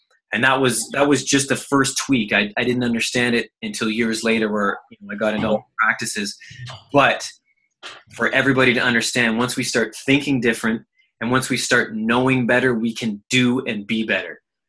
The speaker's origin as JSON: {"language": "English", "country": "Canada", "tie": "born there", "also_born_or_lived": "Italy", "said": "come from an immigrant family, Italian background. They moved here, obviously, for a better life. I was born in Canada, went back to Italy for a little bit."}